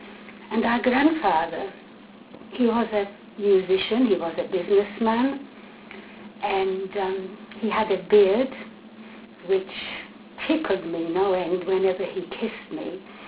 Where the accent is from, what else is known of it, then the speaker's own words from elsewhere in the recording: Čelakovice, Central Bohemian Region, Czechia; English is a second language; Well, in a hospital in Prague, because we actually lived on the fringes of the city in a little town called Čelakovice.